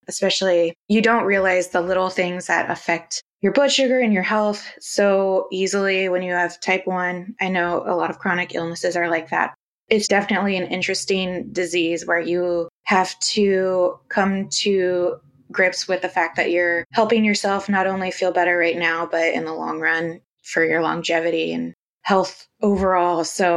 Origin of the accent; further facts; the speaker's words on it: Midwest, United States; So with that being said, I am from the Midwest. I have two older brothers. My parents are still married.